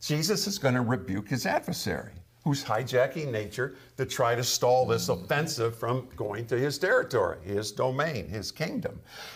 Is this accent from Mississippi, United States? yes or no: no; Michigan, United States; I grew up in Michigan Lakes, okay?